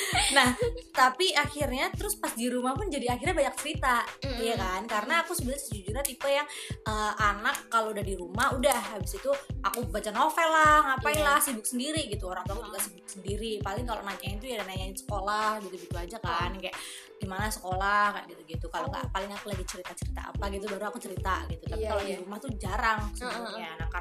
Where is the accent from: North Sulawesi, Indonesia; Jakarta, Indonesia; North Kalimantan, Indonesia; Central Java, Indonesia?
Central Java, Indonesia; Batang; Aku dulu kuliah di Bintaro, sedangkan aku kan aslinya orang Batang. Jadi keluarga aku di Batang.